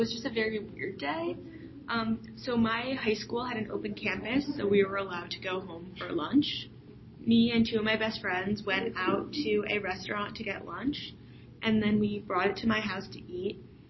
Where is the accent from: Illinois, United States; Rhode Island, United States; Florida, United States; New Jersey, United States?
New Jersey, United States; I'm from Bergen County, New Jersey, which is about, 15 minutes from New York City.